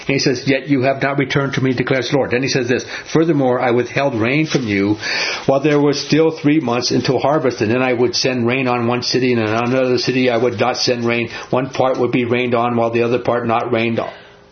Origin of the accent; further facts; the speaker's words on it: New York, United States; You know, I'm from New York, born in New York. I've been on those Twin Towers, man.